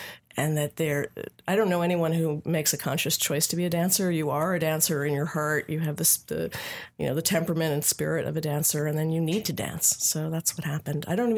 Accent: Queens, New York, United States; also born or lived in New Jersey; I was born in the Village, and my parents moved to Queens and bought, you know, the first house, and they were, you know, young artists, and my father had a typesetting business, and so I grew up in Queens

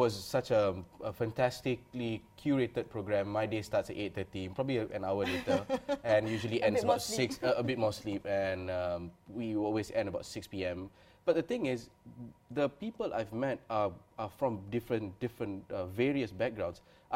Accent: Negeri Sembilan, Malaysia; And I came from Negeri Sembilan, where there was this estate called Felda LBJ, which was named after Lyndon B. Johnson

